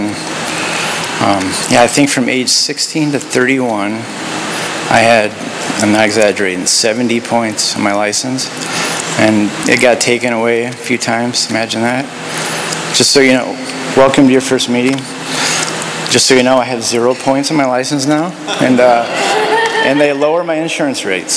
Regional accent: Indiana, United States; My story, I grew up in Indiana. Just, I don't know, farms and Amish buggies and baseball.

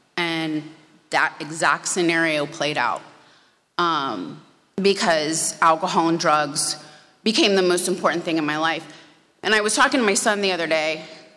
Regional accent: Florida, United States; So I was born and raised in Florida.

